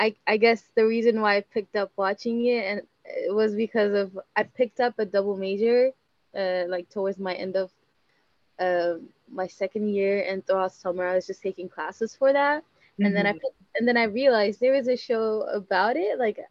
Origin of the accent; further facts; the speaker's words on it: San Diego, California, United States; also born or lived in Addis Ababa, Ethiopia; I was born in Addis Ababa, Ethiopia, just like Bizrat, but I grew up here in the U.S. or in San Diego most of my life.